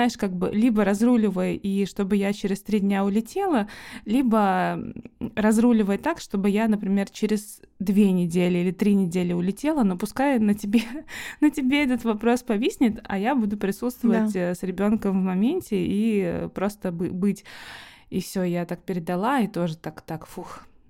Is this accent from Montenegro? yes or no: yes; Montenegro; я из Черногории, и сегодня я...